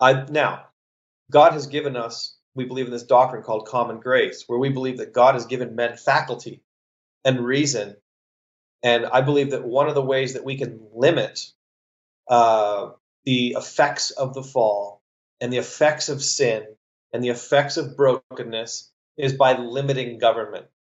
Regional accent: Canada; I'm a Canadian.

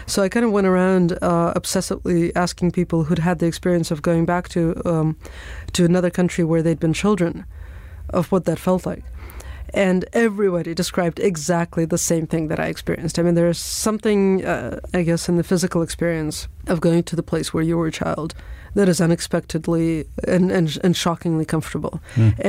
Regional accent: Chechnya, Russia; moved away; so I tell people that I'm from Chechnya, and they say, so you're Russian? And I say, no, I'm not Russian. I'm Chechen. If I'd been Russian, I wouldn't have had to leave.

